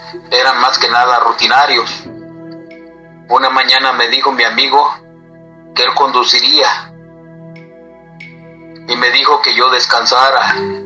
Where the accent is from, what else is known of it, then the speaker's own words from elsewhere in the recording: Mexico City, Mexico; Ambos somos originarios de la Ciudad de México